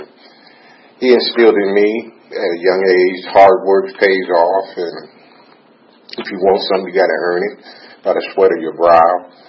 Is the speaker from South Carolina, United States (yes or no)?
no; Gary, Indiana, United States; I lived growing up in Gary. The streets were tough.